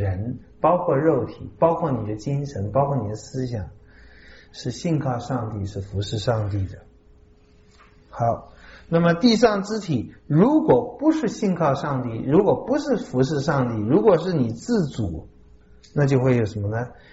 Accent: China; 对我们中国人而言哈

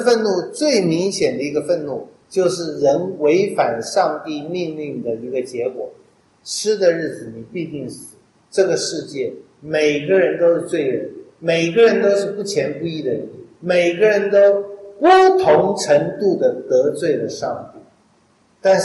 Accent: Taiwan

